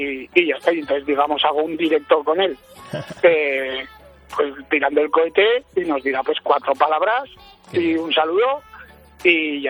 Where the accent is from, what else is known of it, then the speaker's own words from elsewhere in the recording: Villafranca, Spain; Yo soy de Villafranca.